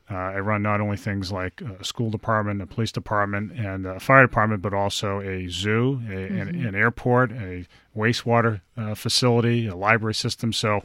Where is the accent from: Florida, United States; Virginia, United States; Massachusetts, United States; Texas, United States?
Massachusetts, United States; New Bedford; also born or lived in North Dartmouth; I grew up in New Bedford and North Dartmouth.